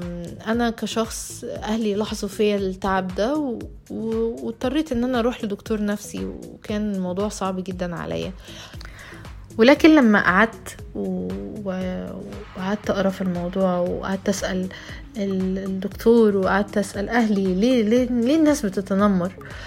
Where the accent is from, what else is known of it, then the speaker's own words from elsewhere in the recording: Egypt; accent: Egyptian; Arabic is a second language; بقيت اتكلم سعودي، ما بقيتش عايز اتكلم مصري، بقيت اتكسف، ما بقيتش احب ان انا مصرية